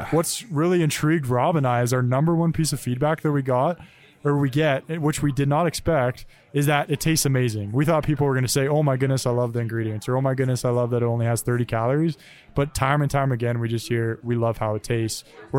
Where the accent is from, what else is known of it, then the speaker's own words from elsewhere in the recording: Calgary, Alberta, Canada; We are a very, very rare breed. We are born and raised Calgarians.